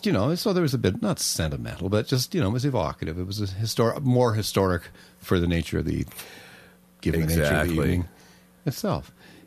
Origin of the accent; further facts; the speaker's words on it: Canada; I can do it because I'm from Canada.